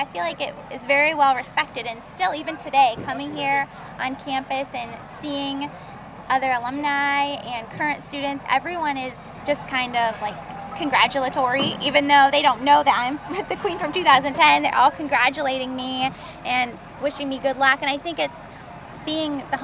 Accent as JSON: {"language": "English", "town": "Kane", "region": "Pennsylvania", "country": "United States", "said": "He's from Warren, Pennsylvania, and I'm from Kane, so we knew each other from high school."}